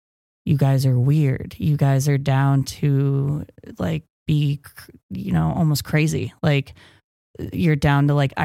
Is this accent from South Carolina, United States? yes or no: no; Riverside, California, United States; I'm from Riverside, California. There's no snow in Riverside, California. The closest resort is minimum hour and a half away.